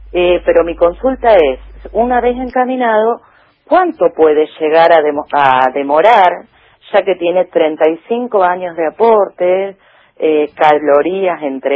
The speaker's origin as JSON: {"language": "Spanish", "town": "San Nicolás", "region": "Buenos Aires Province", "country": "Argentina", "said": "soy de San Nicolás"}